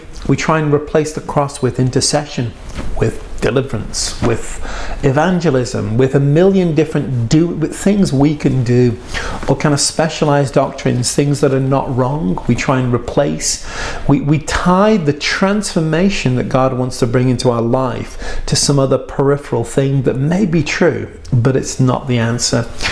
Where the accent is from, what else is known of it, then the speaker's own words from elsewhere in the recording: United States; I apologize, fellow Americans, speaking as an American.